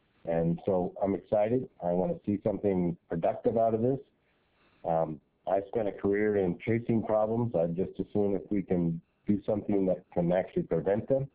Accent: Nyack, Alaska, United States; also born or lived in Seattle; A little background is that I'm a student of the state-operated school systems here in Alaska, out in western Alaska. We had a one-room schoolhouse out at Nyack. Then I attended middle school and high school in the Seattle area.

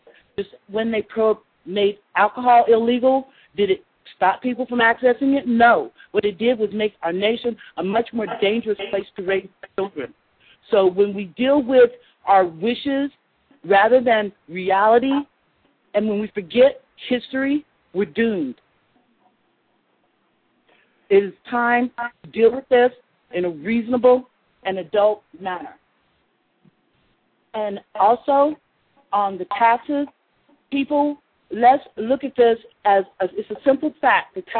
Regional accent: Anchorage, Alaska, United States; I am from Anchorage, Alaska.

